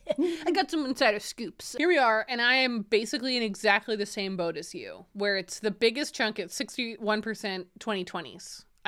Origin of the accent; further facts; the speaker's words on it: Canada; because we're Canadian, we're so close to America that they're culturally pumps up here.